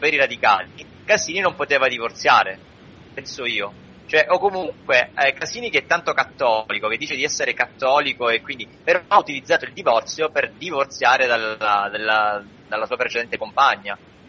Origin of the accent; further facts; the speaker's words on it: Calabria, Italy; io siccome sono del sud, sono calabrese